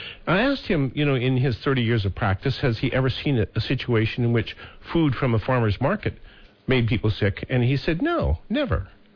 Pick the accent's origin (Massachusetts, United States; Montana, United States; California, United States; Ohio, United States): Montana, United States; Senator … from the great state of Montana, my home state